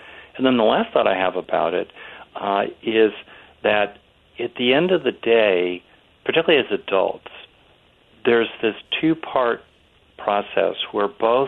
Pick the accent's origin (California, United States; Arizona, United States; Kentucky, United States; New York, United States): California, United States; I come from California, so I've known a few